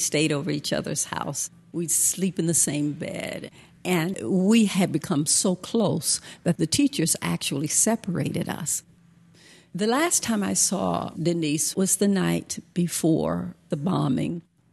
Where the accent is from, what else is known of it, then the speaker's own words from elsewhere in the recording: the South, United States; It was a part of living and growing up in the South.